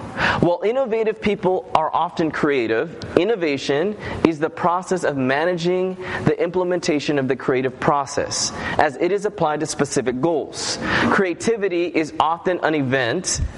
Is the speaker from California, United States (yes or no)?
yes; Loma Linda, California, United States; I'm from Loma Linda.